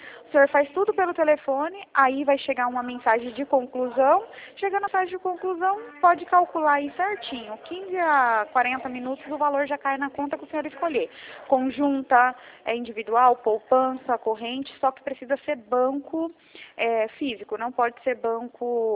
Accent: Bahia, Brazil; now in São Paulo, Brazil; hoje eu moro em São Paulo, só que eu sou da Bahia.

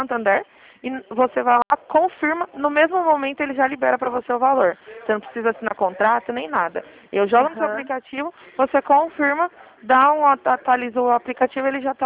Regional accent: Ribeirão Preto, São Paulo, Brazil; eu falo de Ribeirão Preto. Eu sou do estado de São Paulo.

